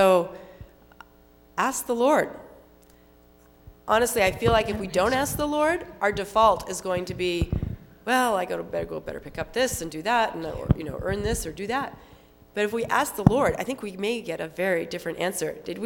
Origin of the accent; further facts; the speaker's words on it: Boston, Massachusetts, United States; And I'm from the Boston area, so he was someone that was very important in our lives.